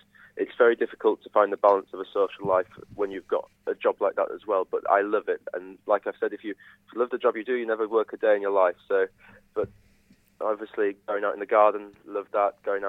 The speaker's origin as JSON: {"language": "English", "region": "Yorkshire and the Humber", "country": "United Kingdom", "moved": "as an adult", "lives_now": "Reading, United Kingdom", "said": "I'm from Yorkshire originally. I now live in Reading, which I moved down for this job because it's my dream job"}